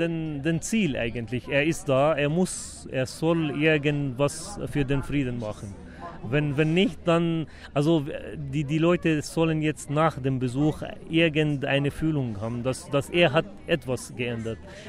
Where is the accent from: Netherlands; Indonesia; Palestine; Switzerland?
Palestine; ich bin erst gekommen als Palästinenser, als Christ, als katholisch auch im Heiligen Land. Ich wohne nicht weit von hier.